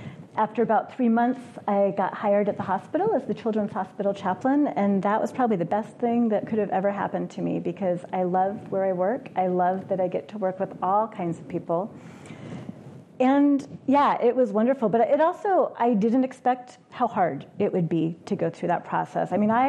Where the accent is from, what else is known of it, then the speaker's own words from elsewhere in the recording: Oregon, United States; And I was from Oregon. I expected to get called back to the Oregon Synod